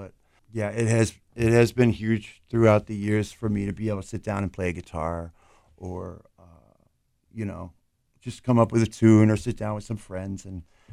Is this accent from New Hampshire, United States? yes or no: yes; New Hampshire, United States; moved away as an adult; now in Portland, United States; I'm actually from New Hampshire, and I came up here about 9 years ago.